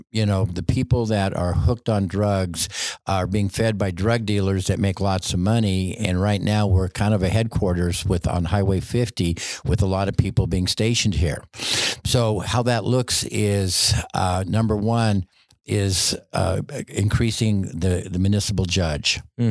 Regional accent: Pueblo, Colorado, United States; I was born and raised here in Pueblo. So Pueblo is part of who I am.

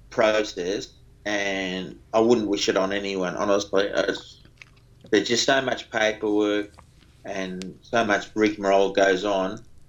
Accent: New Zealand; also born or lived in Sydney, Australia; now in Gold Coast, Australia; Compared with when I came here in 1963 to the Gold Coast, when we immigrated from New Zealand, and we stayed about 3 or 4 years here, and then we went to my mother was taking us back to New Zealand, and we got stuck in Sydney.

